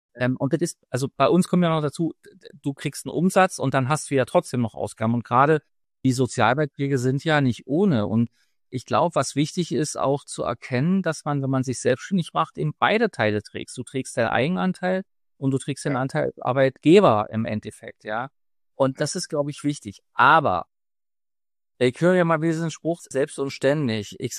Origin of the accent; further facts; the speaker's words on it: Berlin, Germany; wenn man Berliner ist und groß geworden ist in der Stadt, eben auch sieht, da haben sich Dinge verändert